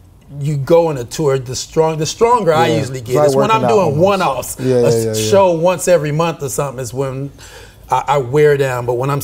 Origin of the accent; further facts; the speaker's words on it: Oklahoma City, Oklahoma, United States; And growing up in Oklahoma City, of course, everything